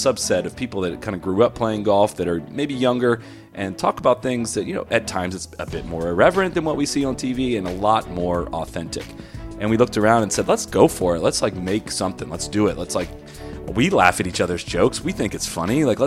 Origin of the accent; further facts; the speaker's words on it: Dublin, Ohio, United States; now in Jacksonville, United States; I grew up in Dublin, Ohio, just outside of Columbus. I went to Miami University in Ohio.